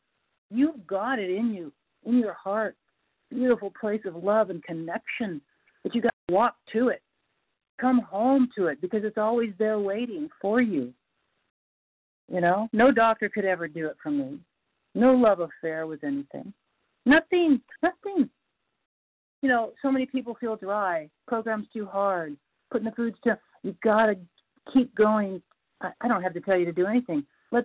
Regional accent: North Carolina, United States; I'm from North Carolina, and I don't think I need to share after all those.

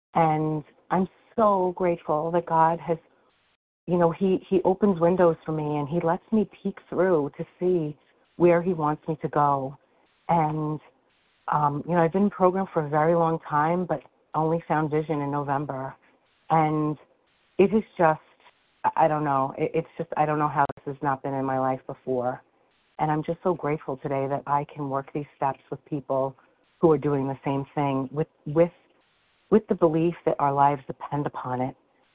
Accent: New York, United States; I'm from Long Island

